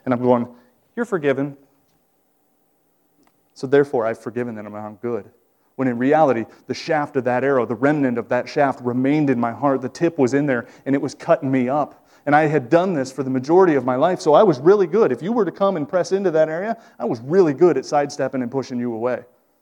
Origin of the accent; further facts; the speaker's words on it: Ohio, United States; I'm from Ohio. I don't have a southern accent.